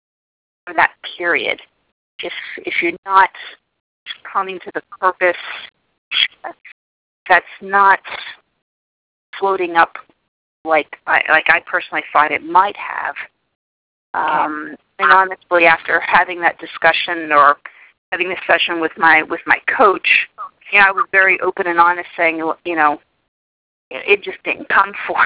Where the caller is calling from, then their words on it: Maryland, United States; I'm calling from Maryland.